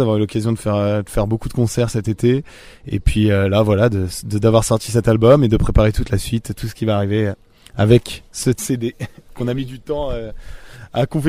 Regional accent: Les Sables-d'Olonne, Pays de la Loire, France; now in Paris, France; puisqu'on vient des Sables d'Olonne, donc qui est une ville au bord de la mer. Et toute l'année, on vit à Paris

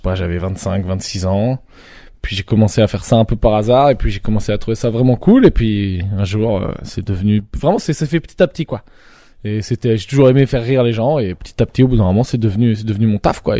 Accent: Poitiers, Nouvelle-Aquitaine, France; Ouais, je suis de Poitiers, représente le 8-6.

